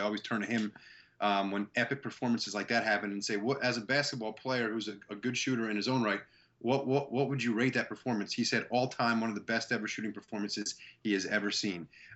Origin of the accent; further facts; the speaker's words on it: Philadelphia, Pennsylvania, United States; Oh, yeah. That's Wawa. It's my hometown of Philly.